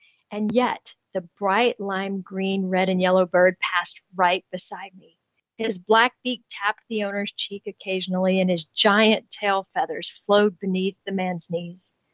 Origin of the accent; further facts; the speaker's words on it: Kentucky, United States; I'm from Kentucky. We can do all kinds of things.